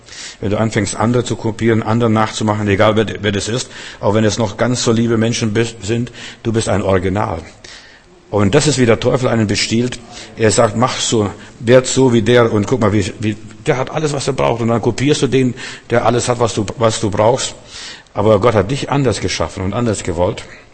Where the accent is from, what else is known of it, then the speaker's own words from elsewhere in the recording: Russia; Bei uns in Russland, also ich bin mit meinem Vater öfters auf dem Markt gewesen, das werde ich nie vergessen